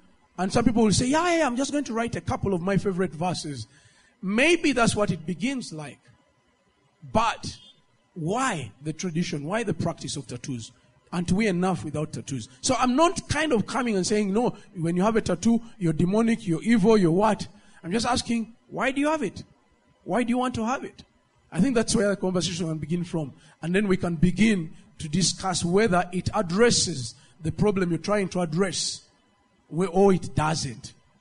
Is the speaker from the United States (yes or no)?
no; Northern Region, Uganda; I come from Karamoja